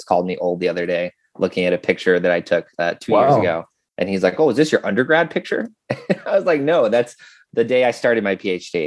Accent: Wilkesboro, North Carolina, United States; I grew up about 30 minutes down the mountain from Boone in a town called Wilkesboro.

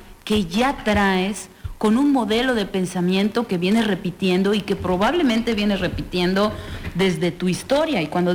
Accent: Mexico; porque quiero cambiar y hacer una mejora en mi país.

